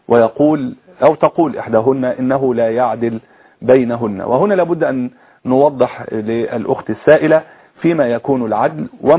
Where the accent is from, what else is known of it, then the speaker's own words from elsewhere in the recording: Egypt; عندنا في مصر